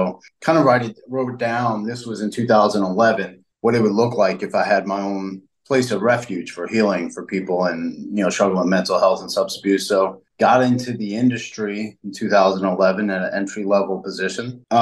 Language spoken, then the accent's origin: English; Florida, United States; now in Tennessee, United States; We're going to do it up in Tennessee. I'm originally from Florida.